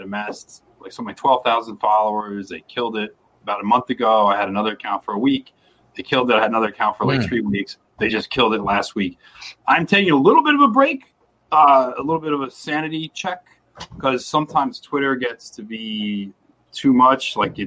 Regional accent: United States; I'm American. We tend to have we don't really take the royals too seriously over here.

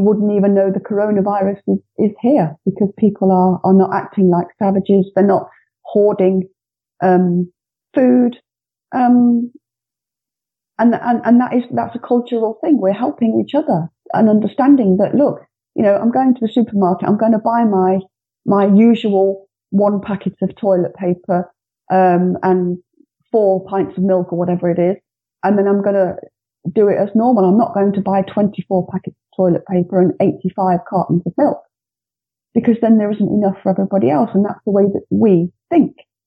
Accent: Leicester, East Midlands, United Kingdom; I'm a Leicester girl. I was born and bred in Leicester. I've grown up in this multicultural society that has been in Leicester for very, very many years.

